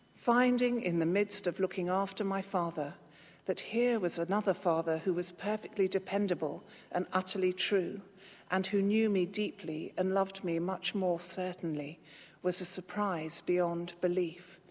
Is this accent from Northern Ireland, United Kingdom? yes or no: no; Scotland, United Kingdom; you'll discover that I was, quote, born in the Highlands of Scotland. I always describe myself as Scottish because, as well as being born there, I identify far more strongly with my mother's side of the family than with my dad's.